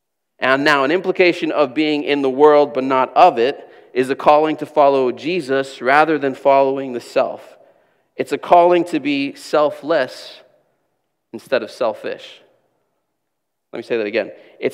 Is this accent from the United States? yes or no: no; Angola; I grew up in Angola, like I said, and we used to get some missionaries that would come to visit from Canada